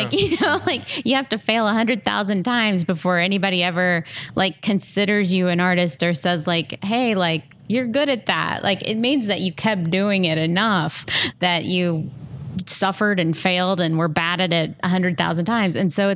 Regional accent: Indiana, United States; I mean, I grew up in Southern Indiana, and it was a very small town. There were about, you know, 500 people in that town

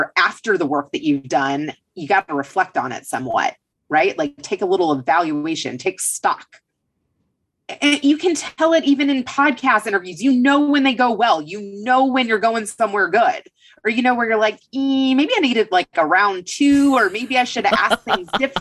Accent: Kentucky, United States; Or, you know, like we grew up in Kentucky, everybody's driving a truck.

